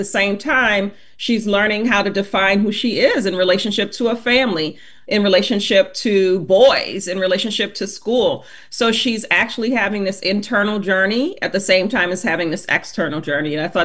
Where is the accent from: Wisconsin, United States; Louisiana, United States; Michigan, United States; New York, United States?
Louisiana, United States; New Orleans; There's a very interesting vibe to growing up in New Orleans. And so I wanted to share some of that in the book.